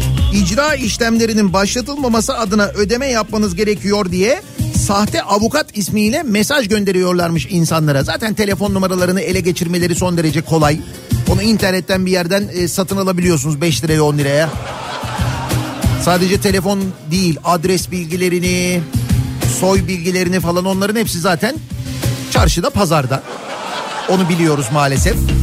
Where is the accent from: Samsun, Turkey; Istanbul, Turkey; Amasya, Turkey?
Istanbul, Turkey; Fatih; Hani doğma büyüme Fatihliyim, yani Fatih'in bir semtinde doğdum büyüdüm.